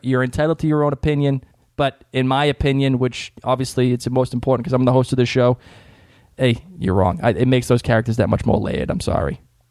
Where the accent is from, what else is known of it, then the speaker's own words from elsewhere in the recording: Boston, Massachusetts, United States; accent: Boston; And when I get excited that my Boston accent really comes out a lot.